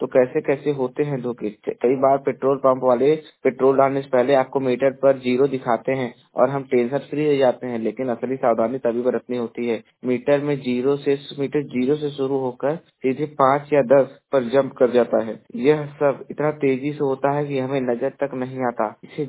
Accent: Jaunpur, Uttar Pradesh, India; मैं उत्तर प्रदेश के जौनपुर जिले का निवासी हूं

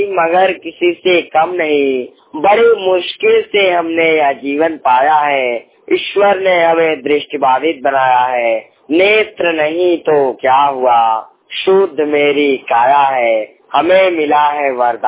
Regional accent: Gorakhpur, Uttar Pradesh, India; मैं उत्तर प्रदेश के गोरखपुर जिले का निवासी हूँ।

